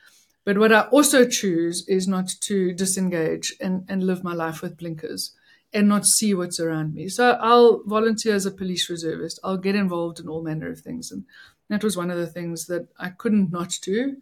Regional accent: South Africa; born there; I'm South African by birth, and I'm African by choice. I mean, I choose to be in this country

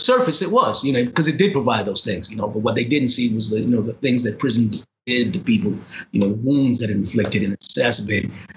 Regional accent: Bronx, New York, United States; So I grew up in the South Bronx and, you know, like I said, I was jumped around from foster home to foster home

